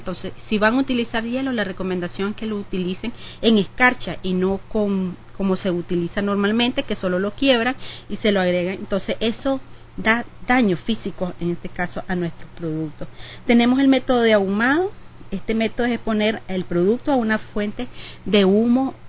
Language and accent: Spanish; Nicaragua; nosotros como nicaragüenses tenemos más que todo lo que es la carne